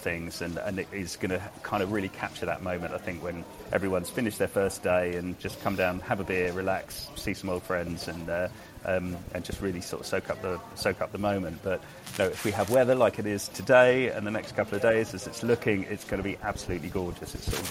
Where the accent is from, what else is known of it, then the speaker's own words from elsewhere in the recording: London, United Kingdom; I'm from London originally myself